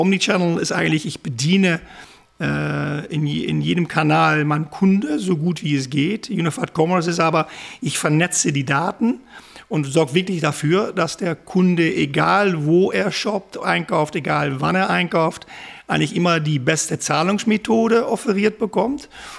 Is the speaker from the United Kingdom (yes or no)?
no; Maastricht, Limburg, Netherlands; German is a second language; moved away as an adult; also born or lived in United States; now in Germany; Bin gebürtiger Holländer. Habe bis mein 18. Lebensjahr dort gewohnt, aus Maastricht. Habe in Amerika studiert und seitdem eigentlich immer von Deutschland aus gearbeitet.